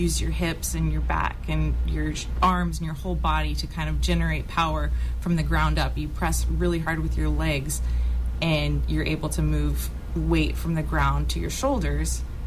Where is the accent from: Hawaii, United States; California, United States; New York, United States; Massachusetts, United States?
California, United States; Chico; I've been with Chico Fire Department for 5 years, and it's been amazing to work here in my hometown for the city department.